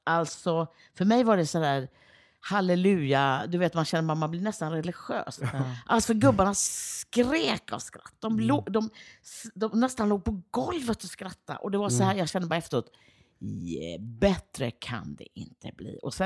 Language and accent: Swedish; Gothenburg, Västra Götaland County, Sweden; born there; also born or lived in Luleå; jag är ju född i Göteborg och morsan kom ju från Göteborg.